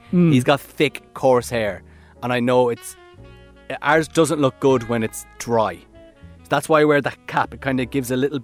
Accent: Connacht, Ireland; now in Dublin, Ireland; he's from Mayo. He's from my hometown. We played football together. He was in the year above me in school.

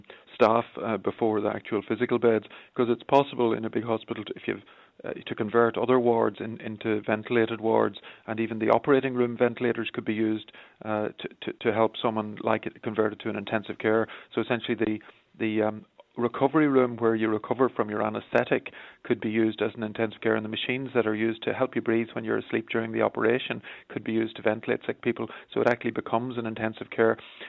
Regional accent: Clones, Ulster, Ireland; I grew up in Clonus, which is right on the border between Monaghan and Fermanagh.

